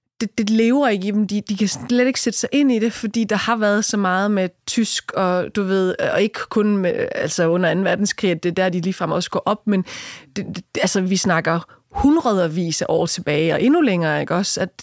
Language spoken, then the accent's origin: Danish; Haderslev, Region of Southern Denmark, Denmark; born there; Jeg blev simpelthen nødt til lige at sige, at jeg er født i Haderslev.